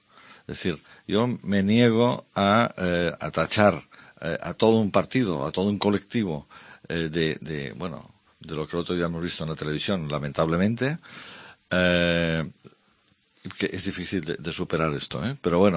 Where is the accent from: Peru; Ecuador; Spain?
Spain; Barcelona, Catalonia; born there; como nací en Barcelona voy a decir esto